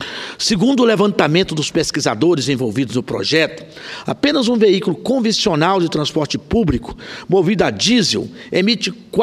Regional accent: Brazil

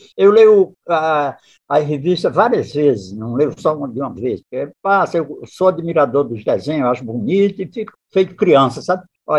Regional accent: Northeast Region, Brazil; eu, como nordestino, sou fã do povo nordestino, né?

